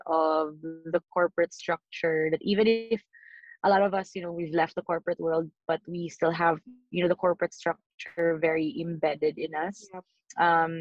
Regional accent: Davao City, Davao Region, Philippines; also born or lived in Bicol; I was born in Bicol, but I grew up and I currently live in Mindanao. So I used to be from Davao City. I still am a Davaoeni at heart. But, you know, again, I wear many hats. I have many roots. But part of them is really in Davao.

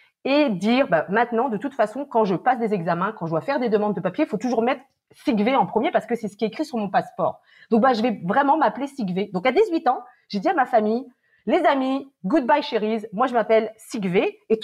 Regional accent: France; now in Canada; Je suis née en France, dans le quartier asiatique, d'un papa vietnamien qui, lui, a fui la guerre, qui a rencontré ma mère, qui est du nord de la France. J'ai vécu en France

